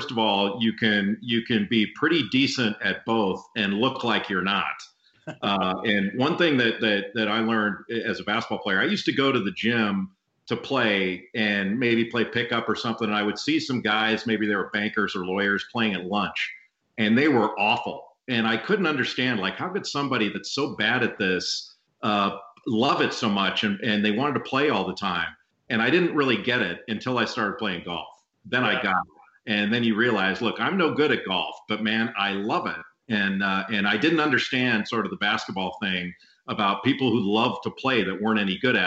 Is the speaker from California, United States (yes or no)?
yes; Los Angeles, California, United States; I grew up in Los Angeles